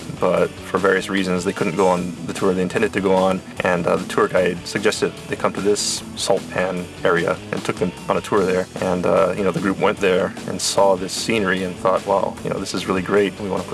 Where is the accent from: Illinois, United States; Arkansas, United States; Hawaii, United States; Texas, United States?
Hawaii, United States; You know, I'm from Hawaii, and they kind of do this a similar thing.